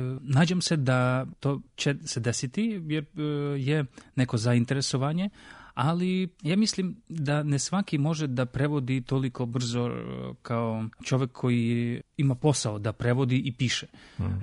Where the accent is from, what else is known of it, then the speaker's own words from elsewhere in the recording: Ukraine; Serbian is a second language; Nažalost, kod nas u Ukrajini zaboravila se ova tradicija nekih časopisa literarnih